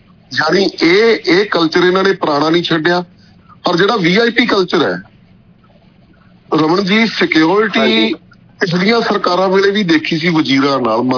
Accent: Bathinda, Punjab, India; ਤੇ ਮੇਰੇ ਸ਼ਹਿਰ ਦੇ ਬਠਿੰਡੇ ਦਾ ਕੋਈ 5 ਫੁੱਟ ਤੋਂ 500 ਗਜ਼ ਤੋਂ ਗਾਹਾਂ

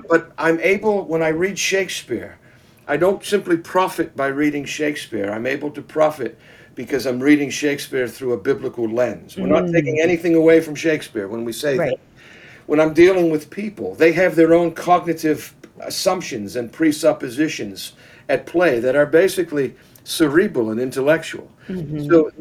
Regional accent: Wales, United Kingdom; But Deborah, I'm pronouncing that name as a Welshman. We would say Deborah in Wales.

